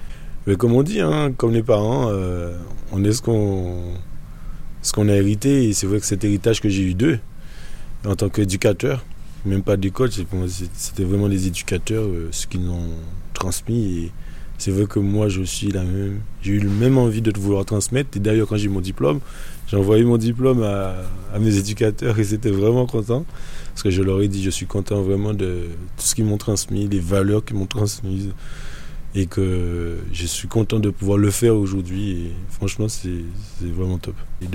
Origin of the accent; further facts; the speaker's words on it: Guadeloupe; Je viens de la Guadeloupe, bien évidemment, j'ai oublié de le dire, mais je viens de la Guadeloupe et en Guadeloupe, j'ai pu fréquenter une MJC